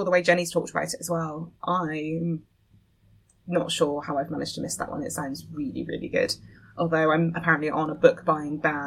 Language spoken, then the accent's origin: English; United Kingdom; And I'm British